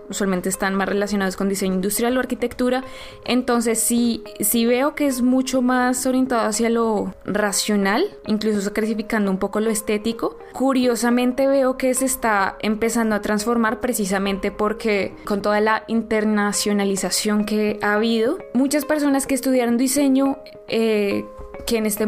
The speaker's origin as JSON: {"language": "Spanish", "country": "Colombia", "also_born_or_lived": "Italy", "lives_now": "Munich, Germany", "said": "soy colombiana. Probablemente me hayan escuchado en uno de los episodios pasados. Hice mi maestría en Italia y me mudé recientemente a Múnich"}